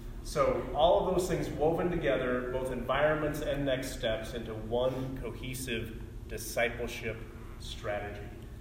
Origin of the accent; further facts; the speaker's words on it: Colorado, United States; Here in Colorado, I grew up in Colorado.